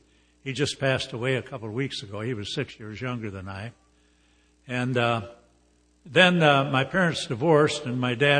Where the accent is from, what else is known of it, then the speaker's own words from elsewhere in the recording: Nebraska, United States; But I was born in Nebraska at a very early age and grew up there during what is called the Great American Depression.